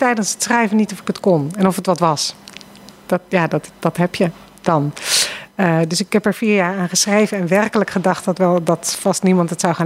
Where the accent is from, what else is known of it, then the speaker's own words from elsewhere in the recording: Amsterdam, North Holland, Netherlands; Ik wist als Amsterdamse natuurlijk niet waar Norg lag.